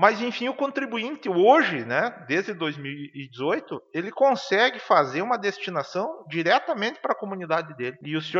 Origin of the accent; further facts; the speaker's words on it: Monte Alegre dos Campos, Rio Grande do Sul, Brazil; 90% da minha origem genética, da minha família, ela é natural aqui de Monte Alegre dos Campos. Ou como diz a minha mãe, eu sou lá do Pinheiro Grosso.